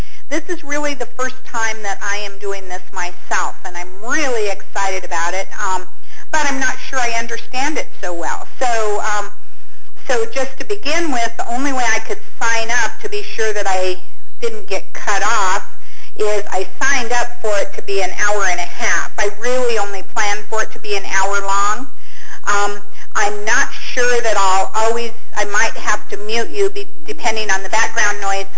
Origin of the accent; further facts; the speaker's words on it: Colorado, United States; that's country talk because I'm from Colorado country.